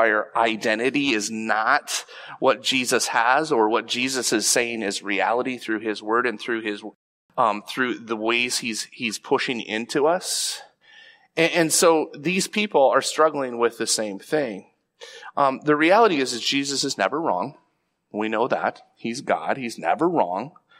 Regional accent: Painesdale, Michigan, United States; down and coming into Painesdale, and I remember this feeling of being very, very overwhelmed. This is my hometown. This is the place where people knew me as a kid.

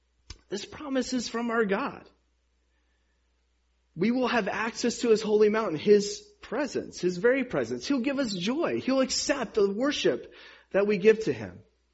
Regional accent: the South, United States; Because growing up in the South, if there's a snowflake in the air, people are way too afraid to come to church.

